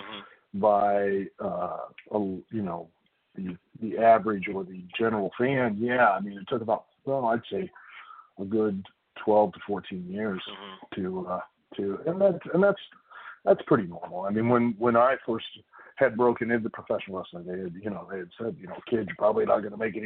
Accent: Lima, Ohio, United States; Cause I grew up in Lima, which is up in the northwest corner.

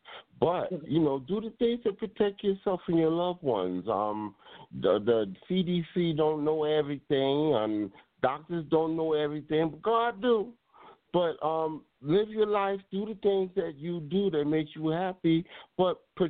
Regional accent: Brooklyn, New York, United States; I'm originally born in Brooklyn, New York. That's my hometown. Everywhere I go, I carry it with me. But, you know, I'm definitely from New York.

